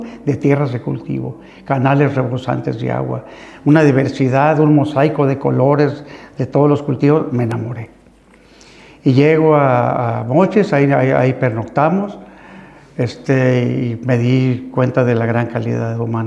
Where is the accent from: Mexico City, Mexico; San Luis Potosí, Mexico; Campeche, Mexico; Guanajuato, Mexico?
Guanajuato, Mexico; Acámbaro; Yo soy originario de Acámbaro, Guanajuato, una ciudad ferrocarrilera. Ahí es donde está la presa Solís, que irriga ya la cuenca Lerma-Chapala. Y y es una ciudad agrícola, pero principalmente que se creció alrededor